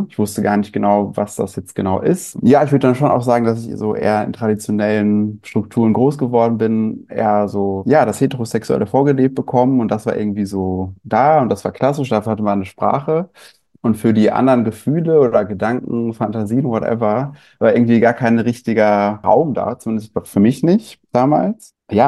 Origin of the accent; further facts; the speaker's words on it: Gütersloh, North Rhine-Westphalia, Germany; born there; now in Bielefeld, Germany; ich bin 24 Jahre alt, meine Pronomen sind er, ihm. Und ich bin in Gütersloh geboren und wohne mittlerweile in Bielefeld.